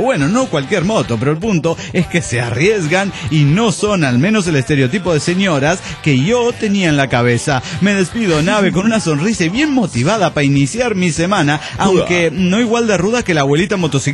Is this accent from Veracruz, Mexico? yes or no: no; Guadalajara, Jalisco, Mexico; en realidad soy de Guadalajara, pero me expandí